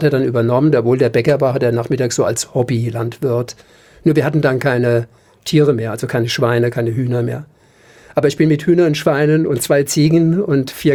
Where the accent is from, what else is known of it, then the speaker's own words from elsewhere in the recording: Dreis, Rhineland-Palatinate, Germany; Ich bin in Dreis groß geworden.